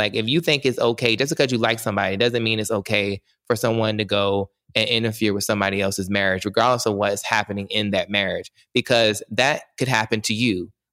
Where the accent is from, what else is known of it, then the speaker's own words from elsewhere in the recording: North Carolina, United States; Whereas like, for example, in the South, I'm from North Carolina, so the South in general